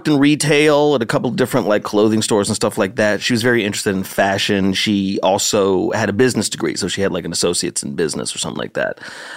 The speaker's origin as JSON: {"language": "English", "town": "Las Vegas", "region": "Nevada", "country": "United States", "tie": "born or raised there", "moved": "yes", "said": "oh, I did not like growing up in Las Vegas."}